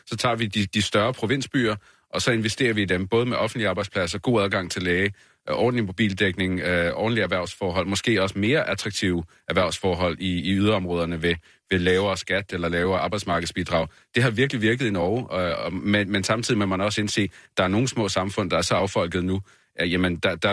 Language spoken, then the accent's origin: Danish; Zealand, Denmark; i hvert fald ikke på Lolland-Falster, hvor jeg kommer fra. Det er en hjørnesten af vores samfund.